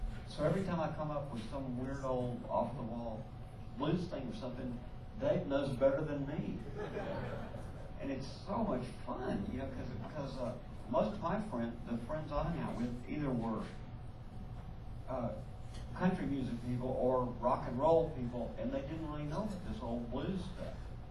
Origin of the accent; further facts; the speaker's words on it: Lubbock, Texas, United States; too, but in a different way. I came from Lubbock, and I came from a real country background